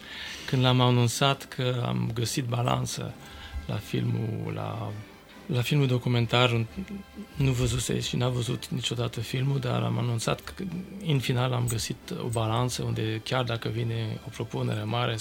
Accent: Paris, Île-de-France, France; first language French; Romanian is a second language; now in Romania; la 18 ani vine tot mama și mă reproșează că din toată gașca românească din Paris, numai eu nu vorbesc niciun cuvânt de român.

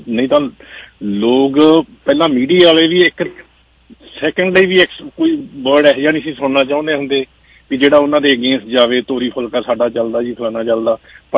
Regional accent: Punjab, India; ਮੈਂ ਵੀ ਪੰਜਾਬੀ ਹੀ ਹਾਂ, ਮੈਂ ਵੀ ਦੇਸੀ ਹਾਂ, ਮੈਂ ਵੀ ਇੰਡੀਅਨ ਹਾਂ

